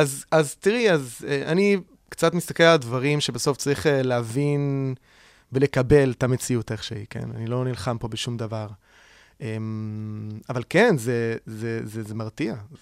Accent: Milan, Lombardy, Italy; היינו כן, אני חושב, מאוד מחוברים לכל סוגי האנשים שיש בחברה המילנזית

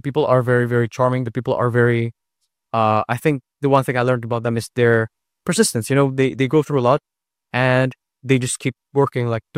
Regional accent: Indonesia; also born or lived in Israel; I grew up in Indonesia, Chinese family, Chinese immigrant parents, and I studied in Israel for 6 years.

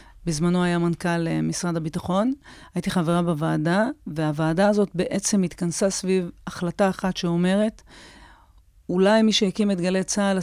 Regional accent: Ashkelon, Southern District, Israel; זה היה הילדות שלי באשקלון. זה ילדות במקום מאוד מאוד אוהב, מפרגן, תומך

